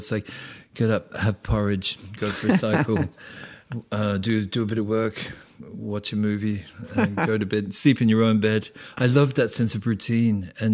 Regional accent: Australia; growing up in Australia

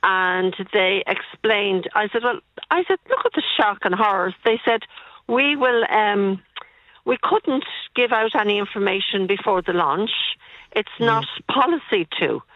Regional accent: Dublin, Leinster, Ireland; I'm actually from Dublin originally.

